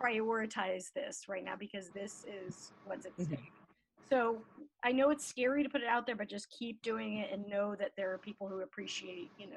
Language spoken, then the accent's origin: English; Salt Lake City, Utah, United States; But yeah, growing up in Salt Lake, I'm like, I know all these women are part of this, but I think that they lost me a long time ago.